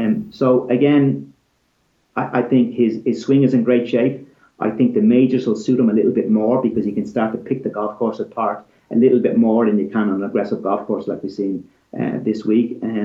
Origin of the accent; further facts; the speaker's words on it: Ireland; we lose out as Irish people